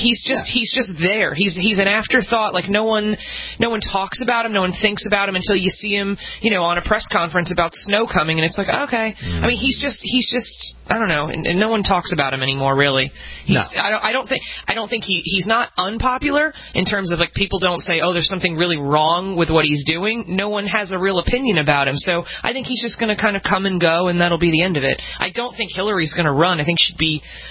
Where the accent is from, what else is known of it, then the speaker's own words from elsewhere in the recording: New York, United States; People, as a New Yorker, I mean, no one talks about him.